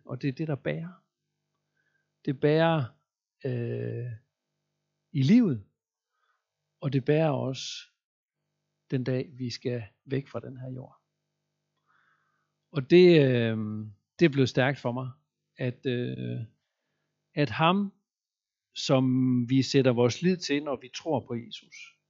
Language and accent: Danish; Central Denmark Region, Denmark; Og selvom jeg er vestjyde og tænker, at mit rolige sind og temperament har haft en betydning